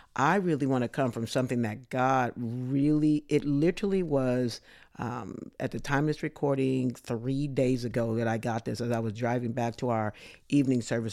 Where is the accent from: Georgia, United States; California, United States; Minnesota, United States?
California, United States; back in my home state of California, to, you know, some of the uttermost parts of the world.